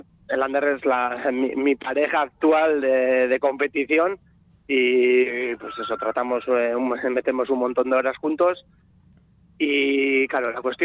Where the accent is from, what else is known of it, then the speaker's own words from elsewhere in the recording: Eibar, Basque Country, Spain; Yo soy natural de Eibar